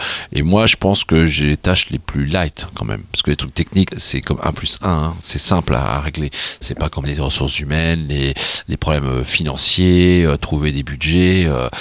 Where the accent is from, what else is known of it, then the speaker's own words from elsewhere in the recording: Bruz, Brittany, France; parce que je suis de Bru, hein